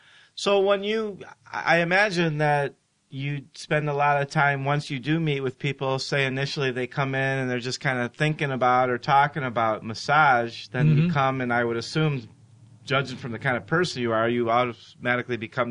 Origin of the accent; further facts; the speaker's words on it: Ohio, United States; now in Seattle, United States; when I grew up in Ohio and I moved out to Seattle 10 years ago